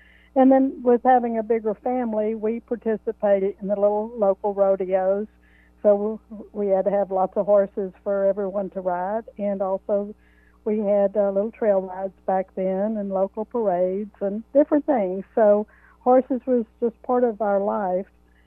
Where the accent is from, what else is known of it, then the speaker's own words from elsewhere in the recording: Texas, United States; Yes, growing up in Texas, as you said, loved horses.